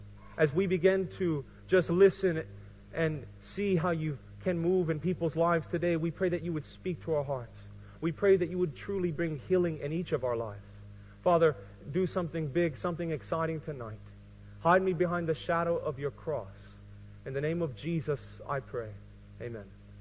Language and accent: English; San Jose, California, United States; born there; I was the 8th child. I was born in San Jose, California.